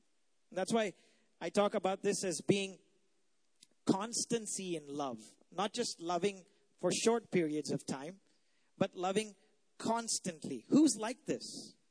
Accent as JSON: {"language": "English", "country": "India", "said": "that I'm from India, where we're hospitable."}